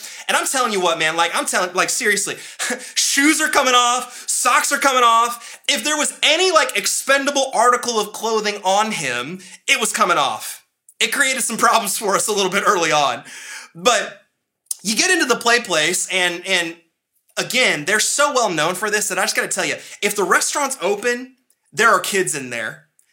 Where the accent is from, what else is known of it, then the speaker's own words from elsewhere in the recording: Dallas, Texas, United States; now in Washington, United States; So growing up in Dallas and having my family in Dallas for a long time up until we moved up to Washington, there are these places in Dallas